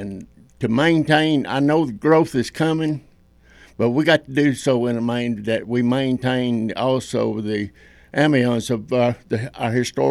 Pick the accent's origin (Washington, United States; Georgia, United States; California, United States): Georgia, United States; Adairsville; I'm a full-time, lifelong member of Bartow County. I was born and raised in Adairsville. I moved to New Harley in 1988.